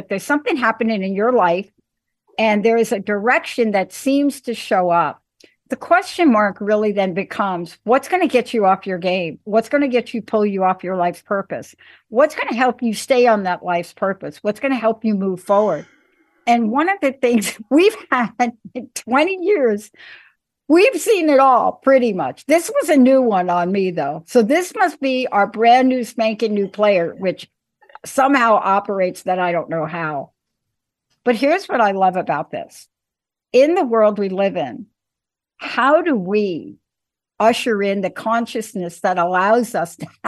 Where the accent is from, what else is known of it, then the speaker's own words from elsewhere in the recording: New York City, New York, United States; I grew up in New York, and you've heard me talk about a lot.